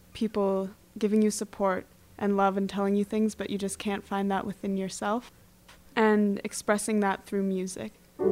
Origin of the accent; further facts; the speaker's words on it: Kingston, Ontario, Canada; I'm from Kingston, Ontario.